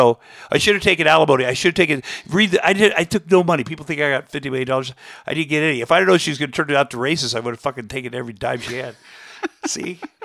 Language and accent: English; Iowa, United States; you know, as a kid, I grew up in Iowa.